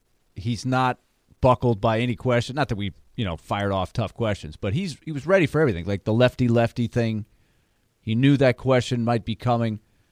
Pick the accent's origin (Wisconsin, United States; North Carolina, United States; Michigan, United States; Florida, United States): Florida, United States; Now, I'm old enough, Ryan, that I grew up in Florida.